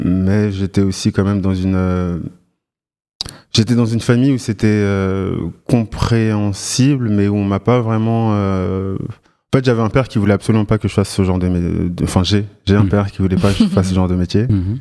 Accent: Tremblay-en-France, Île-de-France, France; Et ensuite, j'ai grandi principalement à Tremblay en France en 93.

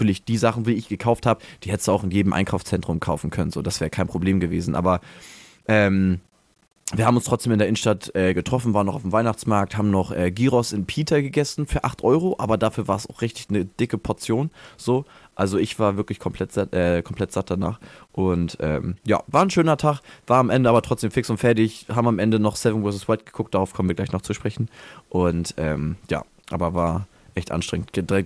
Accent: Hamburg, Germany; natürlich sage ich bin Hamburger, weil man das eher kennt als da, wo ich jetzt herkomme.

